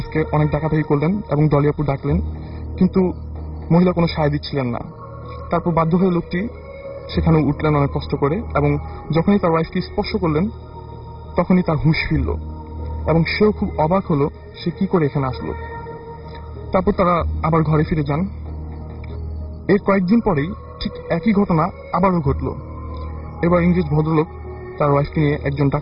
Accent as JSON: {"language": "Bangla", "town": "Dhaka", "region": "Dhaka Division", "country": "Bangladesh", "said": "এসেছি পুরান ঢাকার পোস্তগোলা থেকে।"}